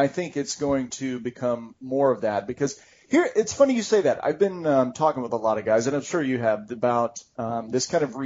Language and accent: English; Texas, United States; Oh, I'm from Texas.